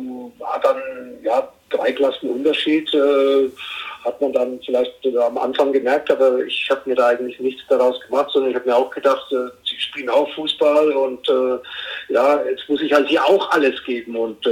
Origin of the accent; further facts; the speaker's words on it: Herzogenaurach, Bavaria, Germany; wie viele wissen, bin ich in Herzogenaurach aufgewachsen.